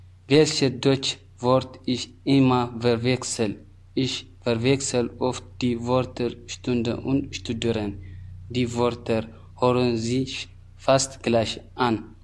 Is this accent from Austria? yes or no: no; Eritrea; German is a second language; now in Germany; Ich komme aus Eritrea.